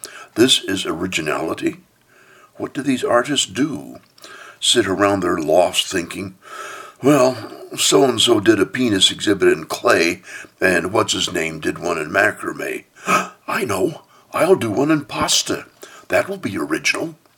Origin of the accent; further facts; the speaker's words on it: Oregon, United States; I grew up in Oregon with its magnificent coast and beach and harbor scenes.